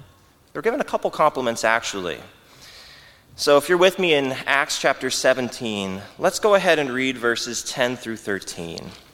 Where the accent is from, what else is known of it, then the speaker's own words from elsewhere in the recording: New England, United States; Growing up in New England, every year in the fall, they would have a big fair, and they'd call it the Big E.